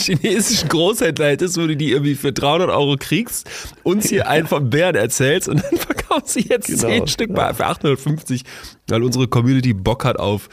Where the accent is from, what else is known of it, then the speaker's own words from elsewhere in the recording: Cologne, North Rhine-Westphalia, Germany; ich bin ja aus der Ecke Köln